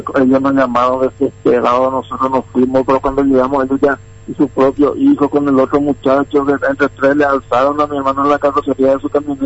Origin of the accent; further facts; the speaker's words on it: Pedro Juan Caballero, Amambay, Paraguay; Aquí de Pedro Juan.